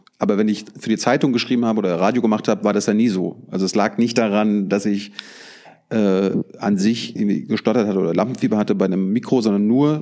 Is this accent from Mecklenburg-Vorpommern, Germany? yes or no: yes; Mecklenburg-Vorpommern, Germany; ich komme ja aus MacPom